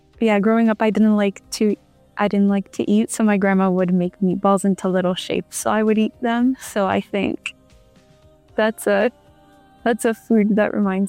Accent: Toronto, Ontario, Canada; My parents are Cuban, but I was born in Toronto. We moved from downtown Toronto to like the suburbs. So I mostly grew up in the suburbs.

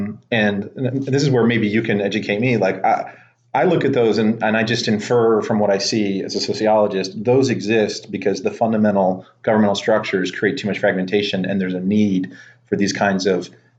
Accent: Tennessee, United States; like, where I grew up in Tennessee, any land that wasn't part of a city was just the county's land.

